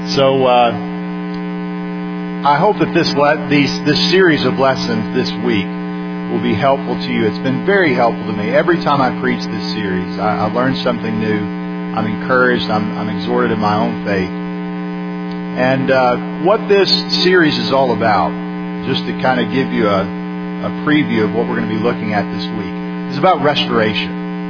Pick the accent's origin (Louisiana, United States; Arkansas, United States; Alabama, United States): Alabama, United States; Birmingham; also born or lived in Tuscaloosa; I grew up in Birmingham, Alabama, attended at the Cahaba Heights Church, went to high school and middle school and elementary school at Vestavia, and went off to Auburn.